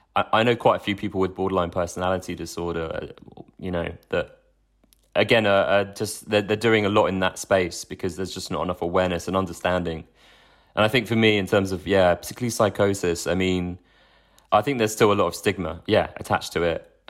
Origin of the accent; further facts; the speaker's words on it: London, United Kingdom; I'm from London, I went to Manchester to study